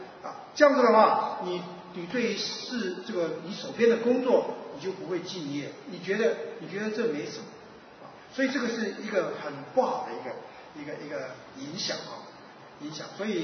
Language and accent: Chinese; China; 但是因为我们中国人啊，我们中国人